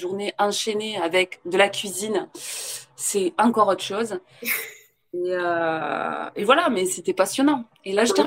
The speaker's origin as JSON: {"language": "French", "region": "Occitanie", "country": "France", "said": "Par contre, je suis du Gers."}